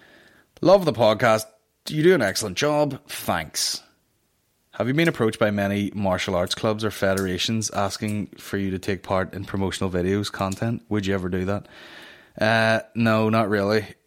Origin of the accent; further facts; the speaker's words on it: Northern Ireland, United Kingdom; To have people forget that I'm from Northern Ireland.